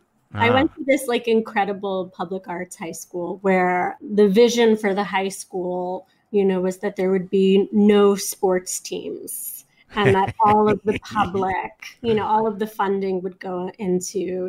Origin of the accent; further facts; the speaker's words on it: New York, United States; I grew up in New York, so I saw a lot of independent film, and I had access to a lot of independent film.